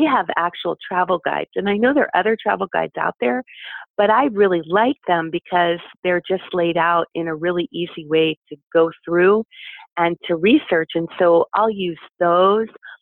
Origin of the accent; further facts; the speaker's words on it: Germany; I'm from Germany.